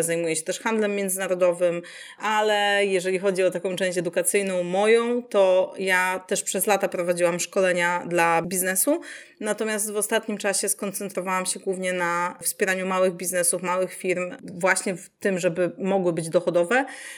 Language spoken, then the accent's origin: Polish; Subcarpathian Voivodeship, Poland; moved away as an adult; pochodzę z małej miejscowości na Podkarpaciu, a pojechałam na studia do Lublina